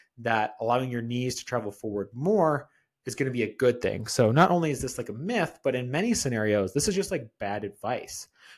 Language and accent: English; British Columbia, Canada; I'm Canadian, if you guys didn't know. I think I mentioned that before, but apparently I don't have too much of an accent.